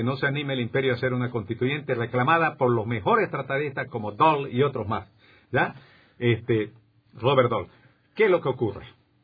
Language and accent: Spanish; Santa Cruz, Bolivia; yo soy cruceño, yo no creo en la autonomía.